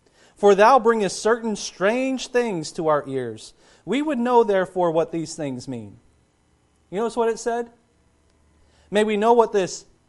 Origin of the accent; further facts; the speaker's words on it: Kentucky, United States; I'm from Kentucky. So, you know, when you talk about distilling, you know, we think of moonshine down where I'm from.